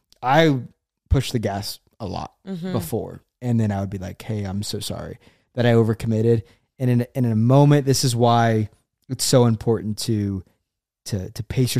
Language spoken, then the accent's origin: English; Oklahoma, United States; I'm from Oklahoma. She's from Texas.